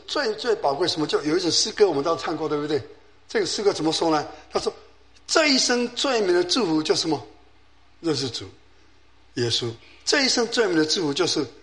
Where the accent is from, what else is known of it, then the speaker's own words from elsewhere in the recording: Taiwan; 其实我记得我小时候在台湾也相同